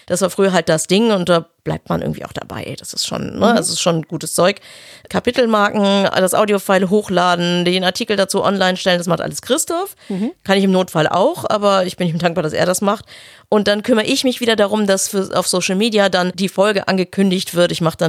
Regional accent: Düsseldorf, North Rhine-Westphalia, Germany; now in Kiel, Germany; Ich komme ja eigentlich aus Düsseldorf

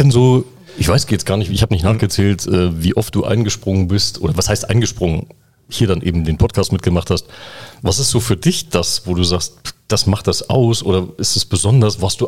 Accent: eastern Germany, Germany; Also ich bin nicht gut im Geschenke auspacken, weil, ihr wisst, ich bin im Osten aufgewachsen.

